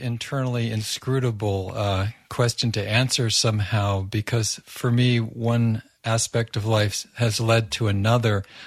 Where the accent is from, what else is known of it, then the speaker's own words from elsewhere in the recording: Washington, District of Columbia, United States; And then I grew up around Washington, D.C. during the escalation of the Vietnam War